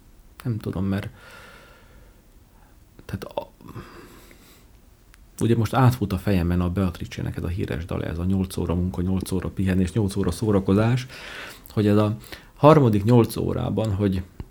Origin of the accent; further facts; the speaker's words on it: Debrecen, Hajdú-Bihar, Hungary; És ugye mivel debreceni vagyok, és hát a munkám is ide köt